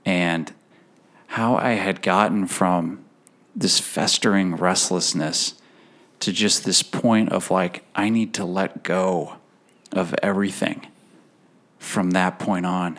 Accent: Iowa, United States; I'm from Iowa.

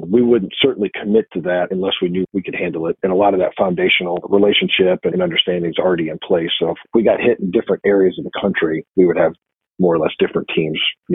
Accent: Michigan, United States; born there; So first off, I was born in Michigan and I've been a big Go Blue fan my whole life.

